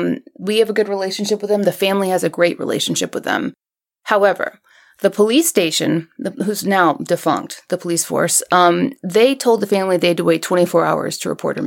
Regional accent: Columbia, South Carolina, United States; accent: South Carolina; She showed up in Columbia, South Carolina. There's my accent, sorry. In Columbia, South Carolina.

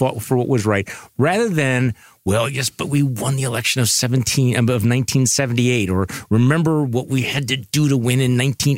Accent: Wisconsin, United States; I'm from Wisconsin.

